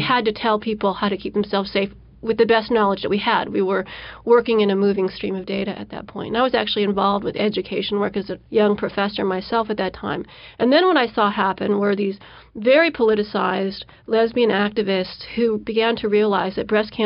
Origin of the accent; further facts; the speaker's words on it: Illinois, United States; also born or lived in Massachusetts; And then I moved back into my sister's basement in 1994, back in my hometown of Illinois, and tried to deploy whatever skills I had as a kind of environmental detective in my home community.